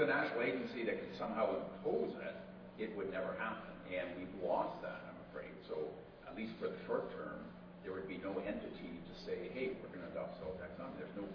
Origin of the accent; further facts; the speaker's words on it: Canada; I'm from Canada, so I can talk about the Canadian system a bit.